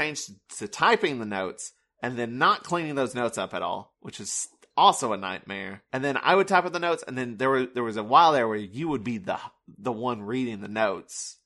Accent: the South, United States; accent: southern; I don't have to say it and be mocked for my southern accent.

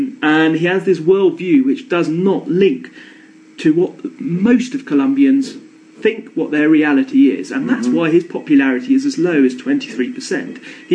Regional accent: United Kingdom; I'm British

